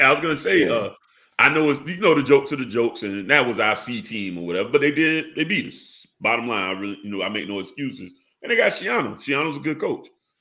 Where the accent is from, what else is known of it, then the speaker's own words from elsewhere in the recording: Savannah, Georgia, United States; So I'm from Savannah, so to get anywhere with some, you know, outside of town, I had to go probably 2 hours